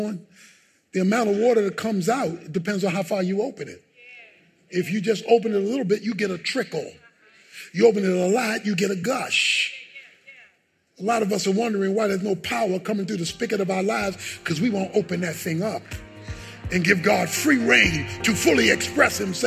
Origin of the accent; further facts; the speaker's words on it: Baltimore, Maryland, United States; When I was growing up in Baltimore, one of the ways we went swimming on Saturday was when the fire marshal came and opened up the fire hydrant.